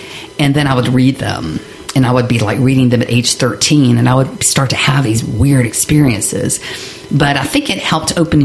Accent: Raleigh, North Carolina, United States; I'm from Raleigh, North Carolina.

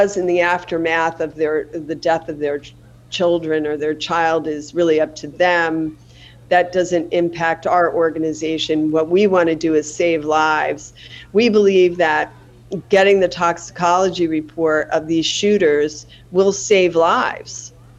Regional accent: Connecticut, United States; because I was from Connecticut and I still have a home there

